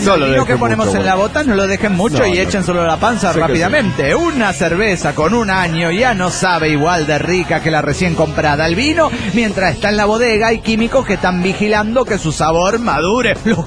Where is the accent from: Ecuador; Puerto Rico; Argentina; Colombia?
Argentina; Rosario, Santa Fe; soy el canalla de Rosario, Argentina.